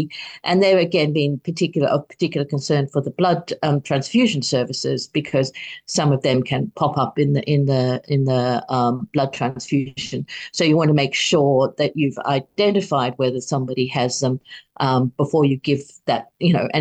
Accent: Australia; in my home country, Australia, they won't let me.

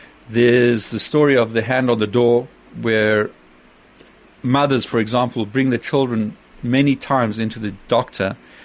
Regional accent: Zimbabwe; As a kid, I grew up in Zimbabwe

